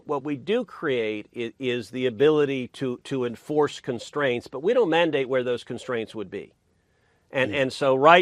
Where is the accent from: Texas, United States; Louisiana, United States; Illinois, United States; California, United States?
Texas, United States; In my home state of Texas, the University of Texas at A&M, they can outbid just about anybody.